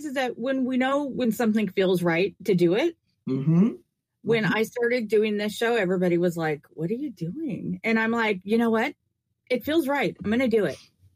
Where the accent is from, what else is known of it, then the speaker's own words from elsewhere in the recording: Washington, United States; Yeah, I grew up in Western Washington. and just drove towards Sunshine.